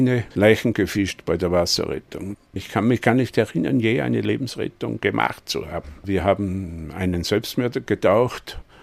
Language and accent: German; Austria; Die Nazi waren alles die Deutschen, wir sind Österreicher.